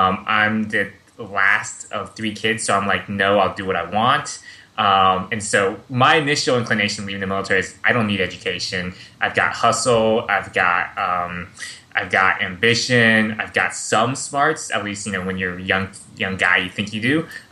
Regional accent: Tallahassee, Florida, United States; Born and raised in Tallahassee, went to West Point in 2000 before 9/11.

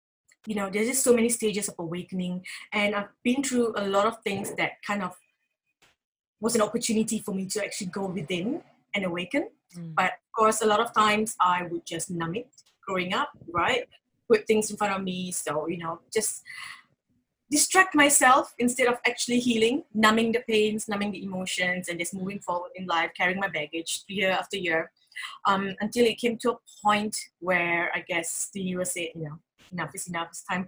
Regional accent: Malaysia; now in Australia; So I was born in Malaysia. I grew up in Malaysia, but I traveled quite a bit. I moved around the world, you know. And finally, you know, destiny brought me here to South Australia.

